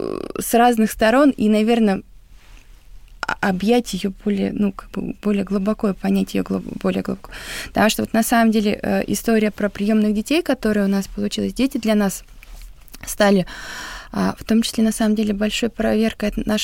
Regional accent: Novouralsk, Sverdlovsk Oblast, Russia; Я сама с Урала. И жила в небольшом городке. Тогда назывался Свердловск 44. Сейчас это Новоуральск. Город из закрытых систем.

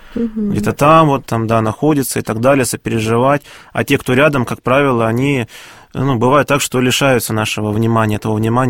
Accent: Siberia, Russia; когда я приехал из Сибири поступать в духовную школу

